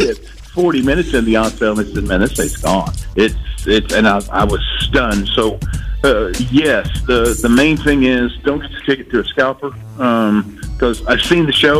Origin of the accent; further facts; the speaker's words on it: Oklahoma, United States; We're from Oklahoma, the land of state fairs.